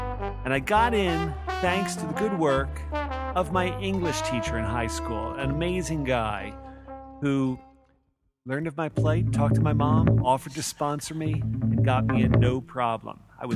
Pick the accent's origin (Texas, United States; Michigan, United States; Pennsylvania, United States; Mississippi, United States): Pennsylvania, United States; Philadelphia; now in Cherry Hill, United States; Right in my current neck of the woods and not too far from where I grew up in Philadelphia.